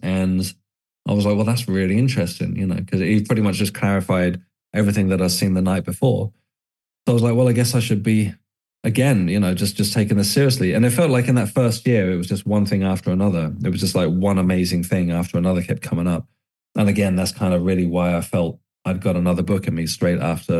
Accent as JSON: {"language": "English", "region": "South East England", "country": "United Kingdom", "tie": "born or raised there", "said": "as a kid, growing up in the 80s and 90s, I grew up on the Isle of Wight, and I wandered into an esoteric bookshop in a place called Ryde on the Isle of Wight."}